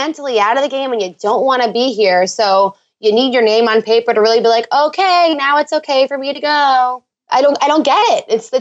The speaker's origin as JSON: {"language": "English", "region": "New Jersey", "country": "United States", "said": "So I'm from Jersey and I hear this Boston"}